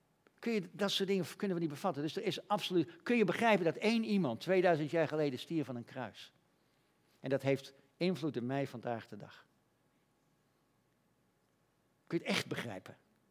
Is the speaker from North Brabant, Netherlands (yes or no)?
no; Gelderland, Netherlands; Ik kom uit van de Veluwe. Daar ben ik opgegroeid. En daar hebben we veel mensen uit de zware kerk.